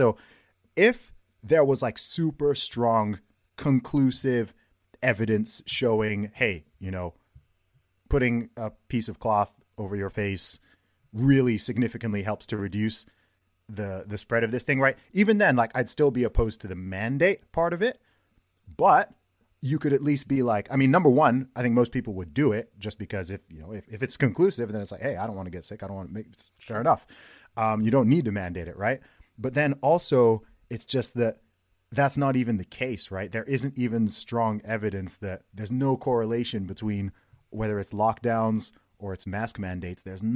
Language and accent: English; Saudi Arabia; I grew up in Saudi Arabia myself